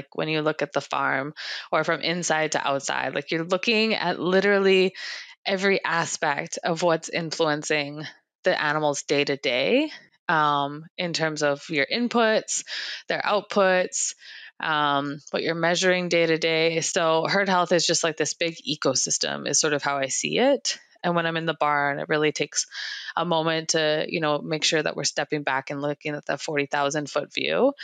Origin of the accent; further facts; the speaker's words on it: Edmonton, Alberta, Canada; So I'm from Edmonton, Alberta, and I was raised near the University of Alberta. And our family's background is very much sort of urban.